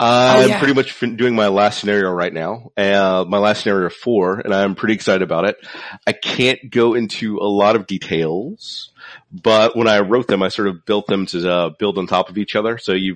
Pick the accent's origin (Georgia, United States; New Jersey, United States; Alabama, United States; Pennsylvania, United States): Alabama, United States; a relatively personal scenario for me, for a lot of the background characters of people that I encountered growing up in Alabama, in a sense.